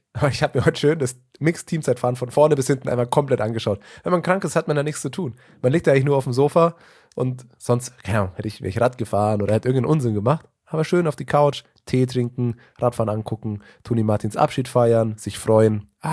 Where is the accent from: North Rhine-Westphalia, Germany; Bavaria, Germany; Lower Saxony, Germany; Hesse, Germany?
Bavaria, Germany; Munich; als Münchner kennt man das.